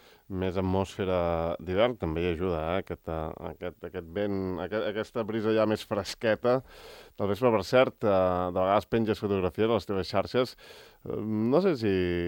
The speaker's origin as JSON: {"language": "Catalan", "region": "Catalonia", "country": "Spain", "said": "és allà d'on soc jo, que és tot el que és la serralada prelitoral, litoral catalana, i una miqueta més amunt a les muntanyes"}